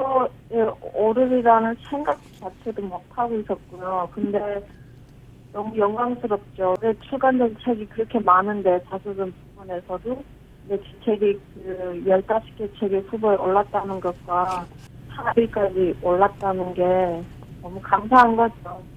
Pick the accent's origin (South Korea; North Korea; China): North Korea; 이런 상황에서 저도 똑같은 탈북자였고